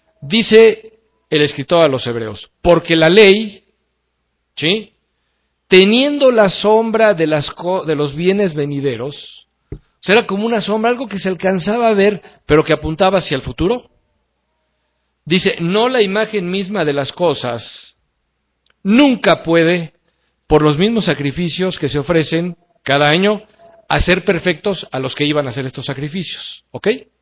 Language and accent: Spanish; Mexico; nosotros entendemos como mexicanos